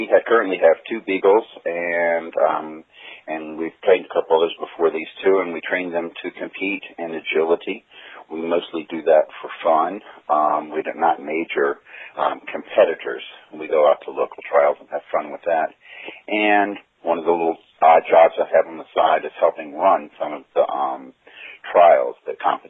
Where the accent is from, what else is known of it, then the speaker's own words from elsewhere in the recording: Virginia, United States; Well, I grew up in Virginia, where I learned to square dance in college many years ago, and jobs bounced me around the East Coast, and we landed here in Pennsylvania about 10 years ago.